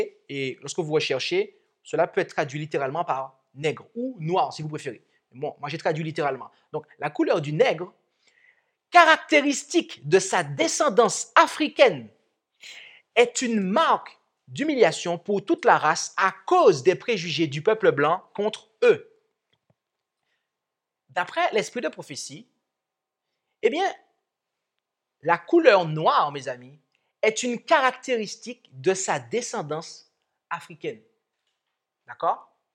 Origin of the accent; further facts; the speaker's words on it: Martinique; Mon père est noir, ma mère est blanche, je suis métisse. Et moi, j'ai grandi en Martinique